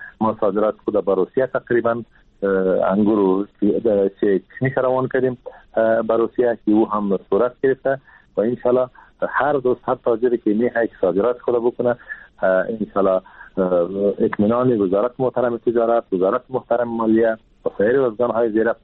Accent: Afghanistan; ما هم از افغانستان هستم

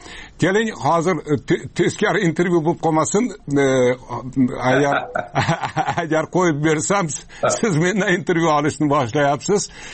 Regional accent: Osh, Osh Region, Kyrgyzstan; O'shda tug'ilib o'sgan yurtimda bo'ldim.

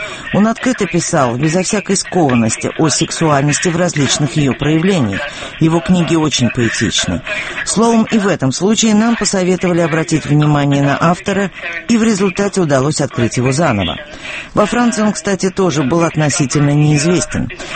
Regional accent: South Africa; Мое детство прошло в Южной Африке, я много читала.

